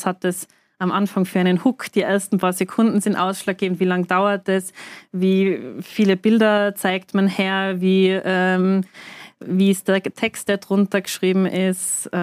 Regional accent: Tyrol, Austria; obwohl Tirol natürlich wunderschön ist, muss ich als Tirolerin sagen

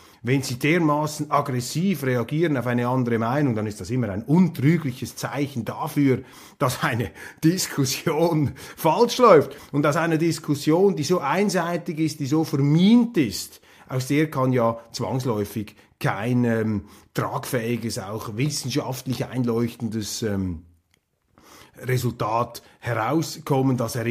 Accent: Switzerland; aber ich bin Schweizer und ich bin Bürger, ich bin auch Milizpolitiker

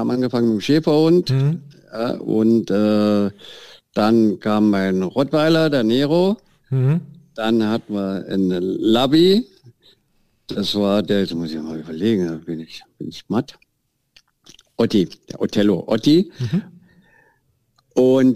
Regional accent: Mansfeld, Saxony-Anhalt, Germany; Ich bin in Mansfeld groß geworden

